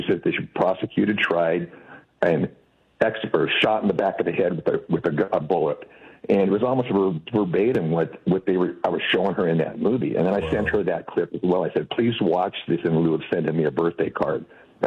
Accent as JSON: {"language": "English", "region": "Alaska", "country": "United States", "tie": "born or raised there", "said": "And I grew up in Alaska, and I've used some, I'm comfortable with them."}